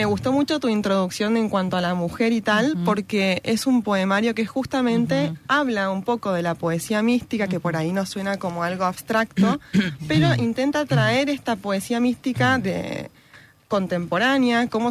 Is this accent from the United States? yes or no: no; Mendoza, Argentina; yo soy mendocina, viví siempre aquí, estudié en la Universidad Nacional de Cuyo